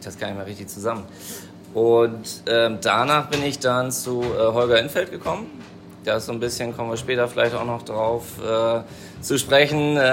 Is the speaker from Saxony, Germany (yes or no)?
no; Bremen, Germany; moved away as an adult; now in Berlin, Germany; komme gebürtig aus Bremen, Bäcker-Konditor habe ich gelernt und bin dann vor vielen Jahren, ich glaube 2004, nach Berlin gekommen.